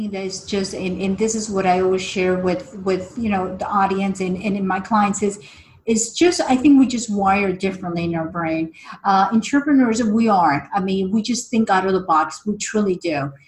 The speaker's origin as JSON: {"language": "English", "town": "New York City", "region": "New York", "country": "United States", "tie": "born there", "said": "I was born here in the States too, in Big Apple. So as a proud American, I'm proud of you making products here in the U.S."}